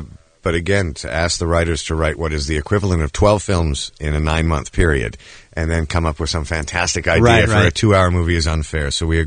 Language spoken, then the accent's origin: English; Toronto, Ontario, Canada; Well, I grew up in Toronto, so I'm a Maple Leafs fan